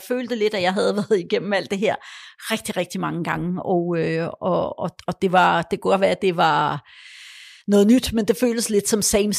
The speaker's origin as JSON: {"language": "Danish", "country": "Poland", "tie": "born there", "second_language": "Danish", "said": "og jeg er født i Polen, jeg kunne også godt tale polsk stadigvæk"}